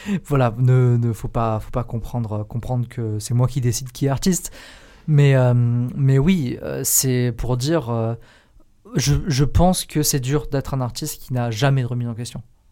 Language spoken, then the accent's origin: French; Perpignan, Occitanie, France; Alors moi, je ne suis pas de Grenoble à la base. Moi, je viens du sud de Perpignan. Donc vraiment Pyrénées-Orientales.